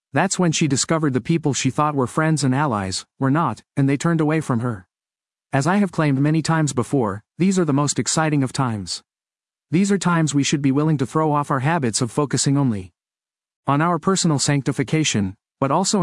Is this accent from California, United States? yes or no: yes; Oakland, California, United States; And again, I'm from Oakland. I spent all my time in progressive circles